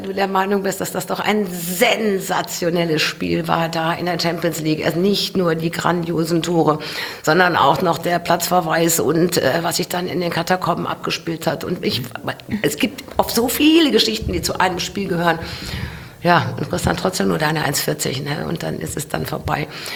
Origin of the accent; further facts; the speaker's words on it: Mönchengladbach, North Rhine-Westphalia, Germany; ich komme aus Mönchengladbach und bin Gladbach-Fan.